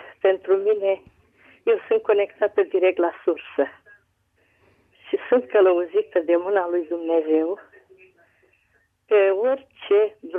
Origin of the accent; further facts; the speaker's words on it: Sfântu Gheorghe, Covasna County, Romania; Sunt în alt loc acum. Sunt de la Sfântul Gheorghe, dar urmăresc unde mă aflu